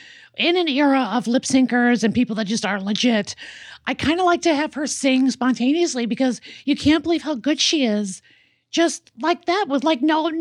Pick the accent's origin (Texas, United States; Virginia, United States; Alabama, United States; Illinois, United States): Illinois, United States; Chicago; which is my hometown, by the way.